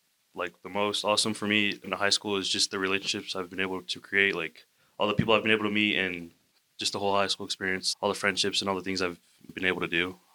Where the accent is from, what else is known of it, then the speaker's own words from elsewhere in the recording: Provo, Utah, United States; one of the big reasons I came to TimFew from Provo was because of the fact that I knew a lot of people here.